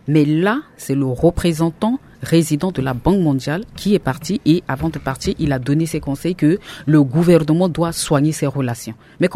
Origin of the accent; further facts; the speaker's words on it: Central African Republic; On est tous des Centrafricains. On est dans une nation plurielle où foisonnent des idées, où foisonnent des opinions et on est en démocratie